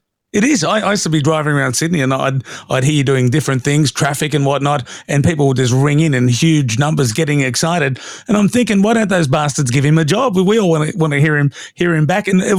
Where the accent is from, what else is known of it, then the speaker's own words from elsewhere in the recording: Birmingham, West Midlands, United Kingdom; that's from my hometown in Birmingham